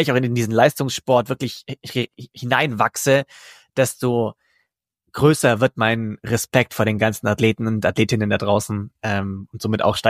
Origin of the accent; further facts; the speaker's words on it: Buxheim, Bavaria, Germany; ich komme vom Dorf aus Buxheim